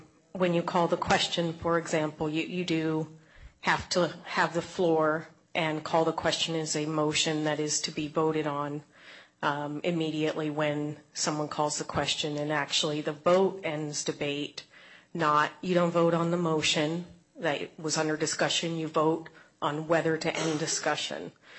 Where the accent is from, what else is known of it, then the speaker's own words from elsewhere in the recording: Black Diamond, Washington, United States; now in Bellevue, United States; I'm from Bellevue. And I grew up on Roberts Drive here in Black Diamond.